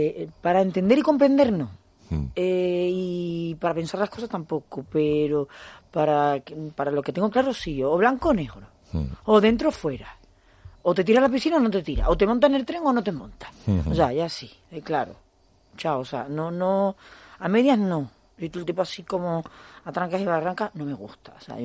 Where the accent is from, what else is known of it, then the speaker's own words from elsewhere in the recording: Spain; No digo que los españoles no lo seamos porque somos latinos al final.